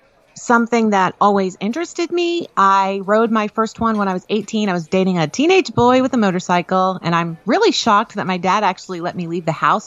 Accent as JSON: {"language": "English", "region": "Maryland", "country": "United States", "tie": "born or raised there", "said": "I am from Western Maryland. I was born and raised there. And no, I was nowhere near the coast."}